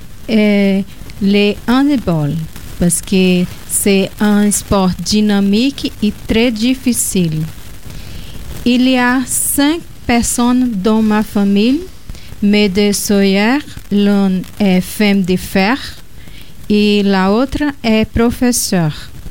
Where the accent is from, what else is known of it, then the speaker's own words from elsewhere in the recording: Brazil; now in Marseille, France; Je viens du Brésil, le pays de la samba et du football. J'habite à Marseille, dans le premier arrondissement. C'est le quartier du centre-ville